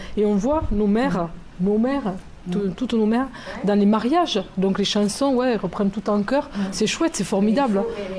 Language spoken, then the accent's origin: French; Netherlands; also born or lived in Morocco; j'ai grandi entre le Hollande et le Maroc.